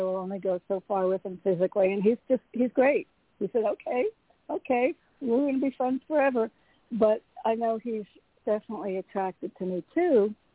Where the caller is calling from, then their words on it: Connecticut, United States; from Connecticut.